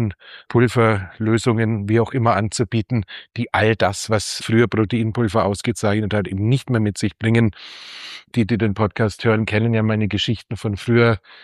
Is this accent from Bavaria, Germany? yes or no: yes; Munich, Bavaria, Germany; wenn ich als Münchner nach Salzburg fahre